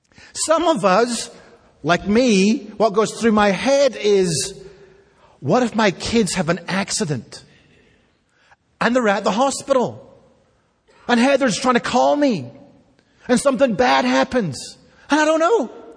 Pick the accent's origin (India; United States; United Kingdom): United Kingdom; Scotland; as a Scottish person or as a British person, we have a particular eye to catch the sarcasm in Scripture. Because I grew up in a very, very sarcastic culture.